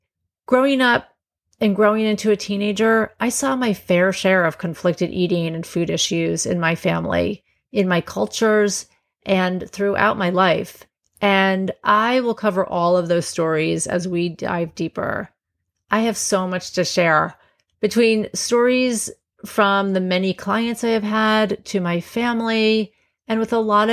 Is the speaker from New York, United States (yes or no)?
yes; Long Island, New York, United States; I grew up on Long Island, close to my grandparents, a lot of family, and a gaggle of neighborhood kids.